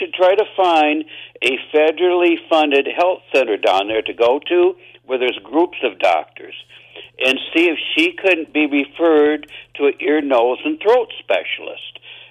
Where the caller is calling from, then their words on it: Muskegon, Michigan, United States; I'm calling you from Muskegon, Michigan.